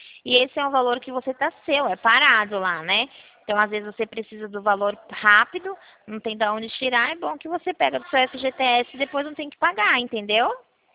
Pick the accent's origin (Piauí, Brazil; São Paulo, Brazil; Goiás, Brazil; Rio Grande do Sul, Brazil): São Paulo, Brazil; Campinas; Eu sou aqui de Campinas, do interior de São Paulo.